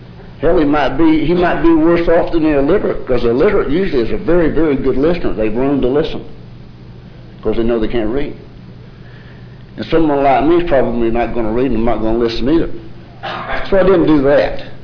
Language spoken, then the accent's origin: English; Oklahoma City, Oklahoma, United States; I was raised with Leroy on Capitol Hill in Oklahoma City.